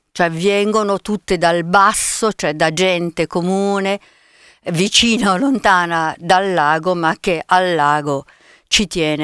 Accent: Milan, Lombardy, Italy; sono una milanese che però ha avuto genitori che lacustri, diciamo così.

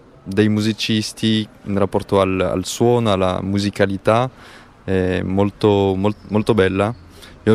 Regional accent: Auvergne-Rhône-Alpes, France; Italian is a second language; now in Cremona, Italy; Non sono di Cremona, non sono francese, di Alta Savoia.

